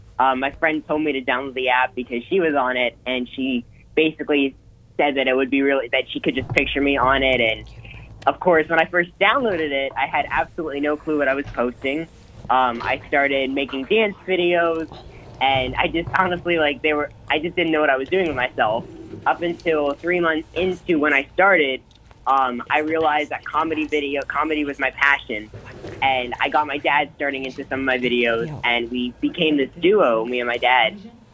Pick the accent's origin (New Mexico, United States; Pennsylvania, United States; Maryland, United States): Pennsylvania, United States; Pittsburgh; now in Orlando, United States; I am 19 years old. I'm from Pittsburgh, PA originally, but I currently reside down in Orlando, Florida.